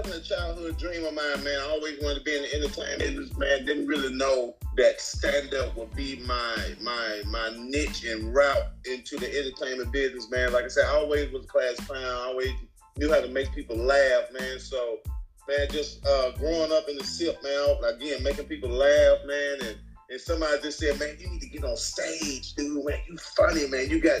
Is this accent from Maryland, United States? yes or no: no; Mississippi, United States; Yeah, just growing up in Mississippi, man.